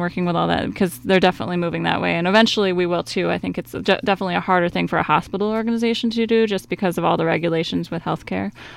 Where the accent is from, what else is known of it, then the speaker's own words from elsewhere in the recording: Seneca Falls, New York, United States; I'm actually from Seneca Falls, New York, originally. I went to Miner's Academy and did all my schooling there